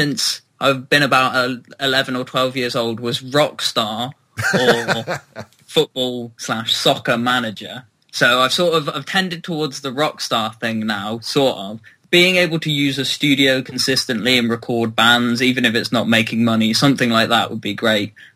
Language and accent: English; Cheltenham, South West England, United Kingdom; now in Bristol, United Kingdom; Well, I'm originally from Cheltenham in England, rather middle class, nice area. But I've moved to Bristol